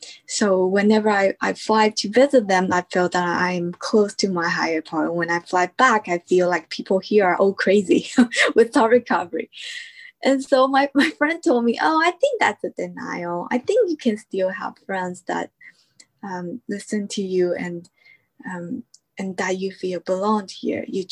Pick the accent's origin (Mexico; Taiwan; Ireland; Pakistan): Taiwan; English is a second language; now in United States; And I grew up in Taiwan